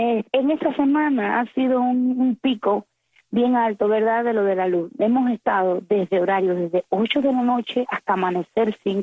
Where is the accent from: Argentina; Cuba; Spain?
Cuba; y como ciudadanos también, como cubanos, habíamos denunciado la situación